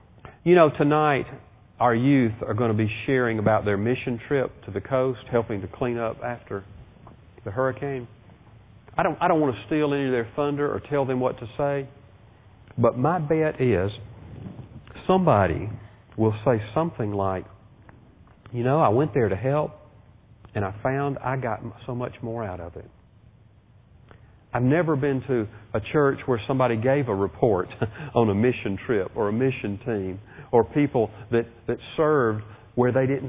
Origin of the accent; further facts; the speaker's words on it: Birmingham, Alabama, United States; I told you last week a little bit about being a kid growing up in Birmingham when all the civil rights stuff was going on.